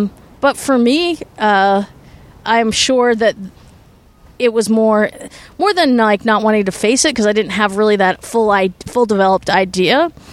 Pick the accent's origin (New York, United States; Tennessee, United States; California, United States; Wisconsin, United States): Wisconsin, United States; I mean, I grew up in a rural area.